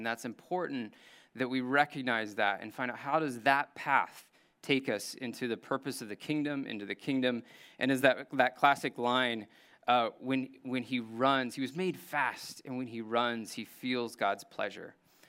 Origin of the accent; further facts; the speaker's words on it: Indiana, United States; And this was one of growing up in Indiana, of not having a number of maybe professional models for an obvious reason.